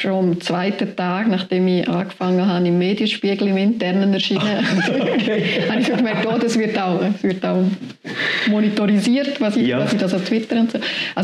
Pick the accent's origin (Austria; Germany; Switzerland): Switzerland; Chapina, Bern; Ich bin in Chapina aufgewachsen. Ich habe sehr engen Bezug zu dem Dorf.